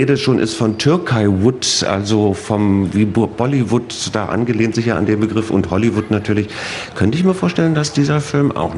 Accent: East Germany, Germany; Ich bin in der DDR aufgewachsen.

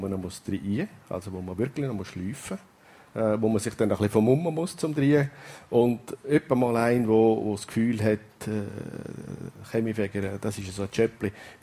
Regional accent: Gams, St. Gallen, Switzerland; Ich bin am Gamserberg aufgewachsen.

